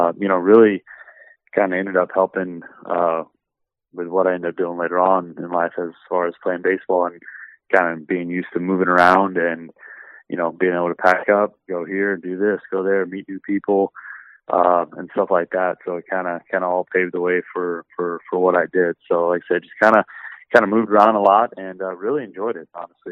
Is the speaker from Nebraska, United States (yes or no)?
no; Michigan, United States; born there; also born or lived in Louisiana / Connecticut / Colorado / Florida; now in New York, United States; So I was born in Michigan and lived in Louisiana, Connecticut, back in Louisiana, Colorado, Florida, before I ended up in, New York.